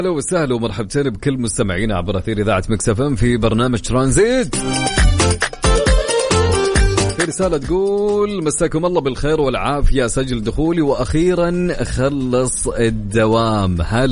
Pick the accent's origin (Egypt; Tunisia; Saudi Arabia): Saudi Arabia; عندنا في الرياض الآن حالا في الرياض درجة الحرارة بالرياض 28 درجة مئوية